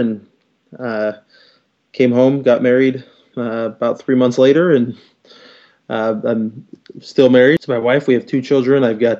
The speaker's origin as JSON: {"language": "English", "town": "Boise", "region": "Idaho", "country": "United States", "lives_now": "Minneapolis, United States", "said": "I live right now in the Twin Cities in Minnesota. I'm originally from the Boise, Idaho area."}